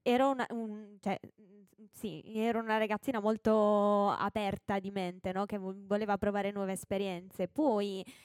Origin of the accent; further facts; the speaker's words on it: Bisceglie, Apulia, Italy; vengo da Biceglie in Puglia, che è vicino Bari.